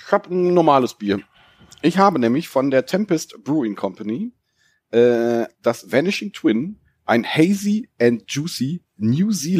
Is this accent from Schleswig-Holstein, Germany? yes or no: no; North Rhine-Westphalia, Germany; wie man bei uns im Sauerland zu sagen kriegt